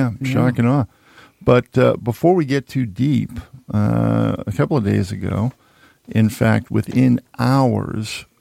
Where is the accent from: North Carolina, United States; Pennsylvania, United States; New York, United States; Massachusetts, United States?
Massachusetts, United States; Needham; I grew up in Needham, Mass.